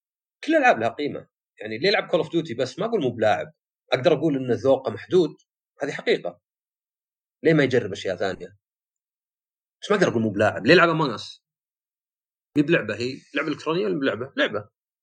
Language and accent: Arabic; Saudi Arabia; ولا شيء عندنا في السعودية بالذات ولا ذا، بس هذا الفرق.